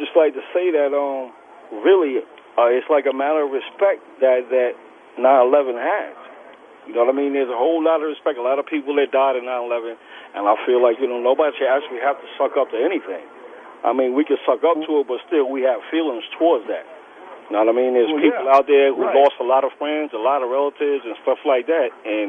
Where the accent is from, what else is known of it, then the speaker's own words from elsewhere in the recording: United States; Well, America is America, brother. I was born and raised in America. I respect America.